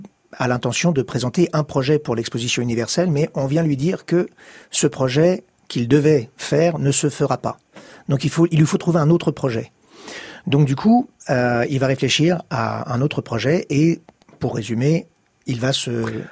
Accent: Versailles, Île-de-France, France; born there; Alors moi je suis né dans la région, je suis né à Versailles.

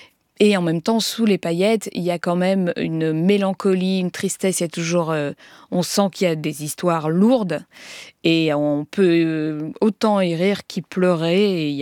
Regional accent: Marseille, Provence-Alpes-Côte d'Azur, France; je viens de Marseille, je viens du Sud.

